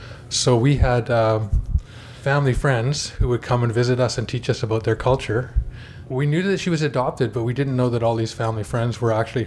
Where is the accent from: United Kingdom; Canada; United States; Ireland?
Canada; Prince Rupert, British Columbia; also born or lived in Port Alice / Port McNeill; I was born in Port Ellis on Vancouver Island when my dad was working at the pulp mill there. And we moved to Port McNeil and then to Prince Rupert, where my dad was a minister as well.